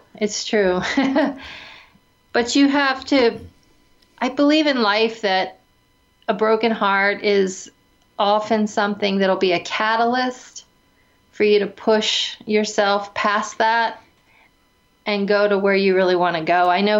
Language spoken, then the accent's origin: English; Pennsylvania, United States; I grew up in Pennsylvania, so I listened to all the kind of the folk rock acts of the day